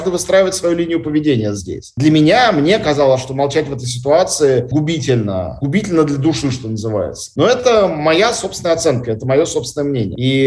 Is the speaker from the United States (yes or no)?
no; Russia; оказалось то, что я россиянин, важнее моих взглядов